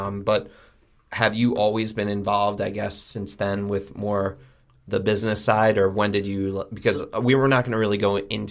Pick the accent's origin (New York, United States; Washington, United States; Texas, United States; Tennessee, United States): New York, United States; And I'm from New York, and I'm 83 years older than you